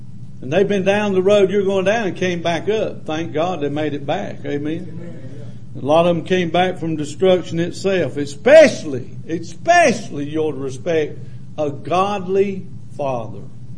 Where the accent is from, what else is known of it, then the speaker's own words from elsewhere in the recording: Lancaster, United States; And I'm from Lancaster. We have to do that redneck.